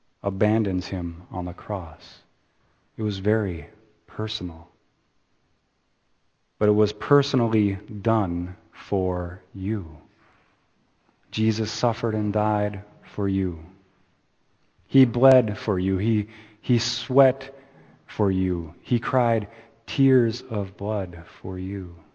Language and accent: English; Brooklyn, New York, United States; accent: Brooklyn; I don't know, that's my Brooklyn accent, I don't know.